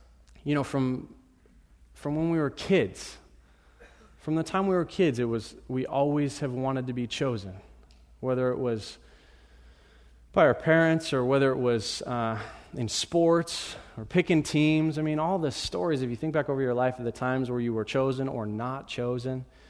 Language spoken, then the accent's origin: English; Medford, Oregon, United States; I grew up in Medford. But I went to South Medford High School because I was right on the border.